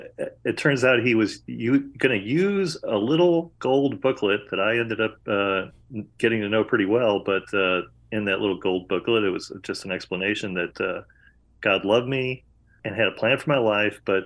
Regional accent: Liverpool, New York, United States; I grew up in Liverpool, New York, at the time the largest high school in New York State outside of the city boroughs.

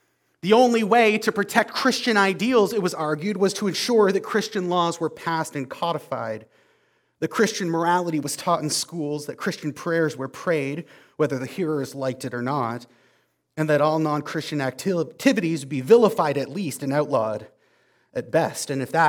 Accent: Canada; Realistically, I'm Canadian, I can't even vote.

